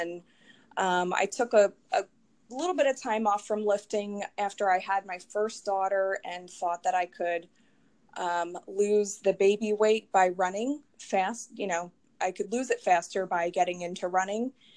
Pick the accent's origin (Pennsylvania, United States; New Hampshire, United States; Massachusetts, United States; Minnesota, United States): Pennsylvania, United States; I'm in Pennsylvania near Philly.